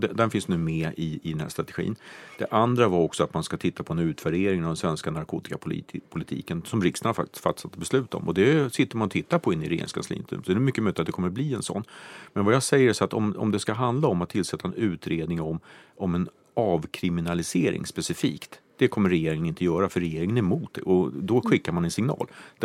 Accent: Stockholm, Stockholm County, Sweden; jag är ju uppvuxen i Rågsved i södra Stockholm, som i folkmun går under beteckningen Drogsved. Och när jag växte upp i Rågsved på 70-talet

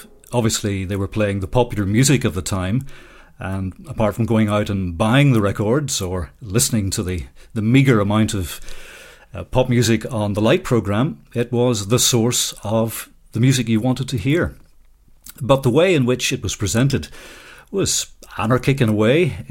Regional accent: South West England, United Kingdom; born there; I was born in Gloucestershire, as my parents had moved there from Northern Ireland when my dad took up a post as a lecturer in biology and zoology at the Royal Agricultural College in Cirencester.

